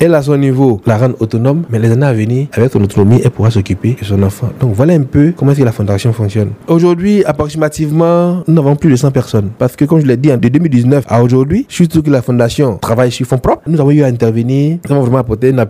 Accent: Vallée du Bandama, Côte d’Ivoire; nous sommes en train de mettre le cap sur Boaké et précisément sur Guébonois, qui est notre base. Quand je dis base, je veux dire que ma ville natale.

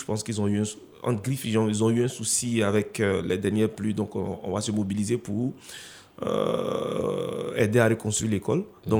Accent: Bondoukou, Zanzan, Côte d’Ivoire; also born or lived in Yamoussoukro / Morophée; Donc, j'ai grandi à Morophée, ma tendre enfance à Morophée, avant que mes parents n'aménagent à Bondoukou, dans le nord-est de la Côte d'Ivoire, pardon. Et j'ai fait tout mon parcours là-bas jusqu'au bac.

